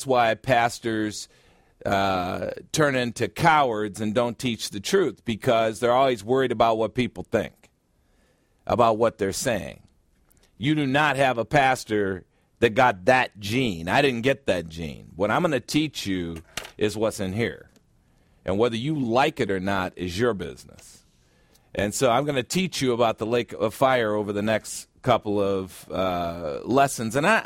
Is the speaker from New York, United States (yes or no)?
no; Chicago, Illinois, United States; reminiscent of my days in my hometown, also known as the Windy City, Chicago.